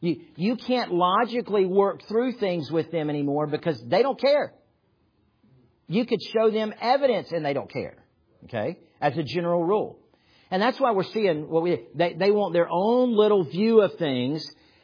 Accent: the South, United States; Now, I realize I grew up in the South

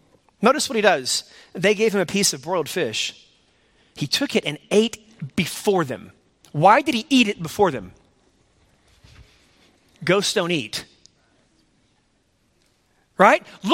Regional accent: Bible Belt, United States; I mean, we were raised in the Bible Belt, and so we had heard a lot about Christianity.

